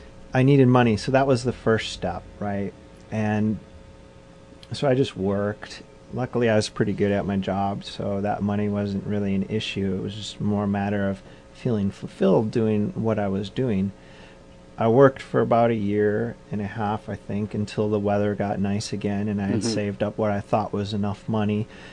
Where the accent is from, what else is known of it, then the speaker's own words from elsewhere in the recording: Milwaukee, Wisconsin, United States; I grew up in Milwaukee. That was a lake, Michigan.